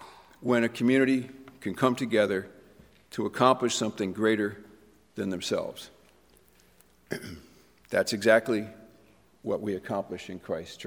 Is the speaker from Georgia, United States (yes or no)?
no; Massachusetts, United States; I grew up in Massachusetts, and I know it sounds like communist something.